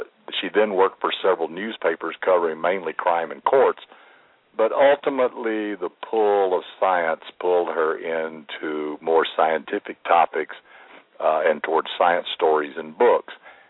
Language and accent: English; the South, United States; because I grew up in the South, too, and I grew up stomping around in the woods and streams and forest